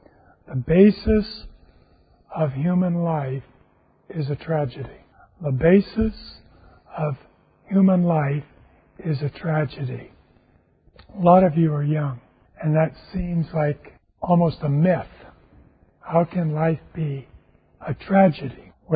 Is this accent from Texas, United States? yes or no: yes; Houston, Texas, United States; I'm from Houston, Texas, and I come to England on an average about 2 to 3 times a year.